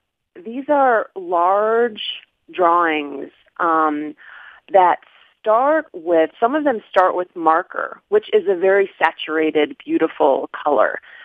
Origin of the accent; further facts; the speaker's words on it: Darien, Illinois, United States; So I am from the Chicagoland area, called a suburb called Darien.